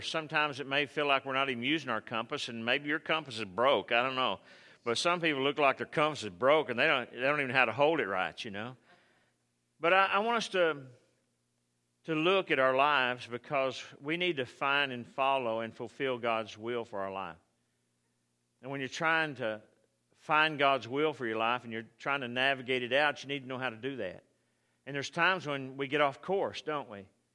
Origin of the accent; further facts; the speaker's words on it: Texas, United States; Or, you know, we're kind of born and raised in Texas, and we don't get out of here, man. We like it here.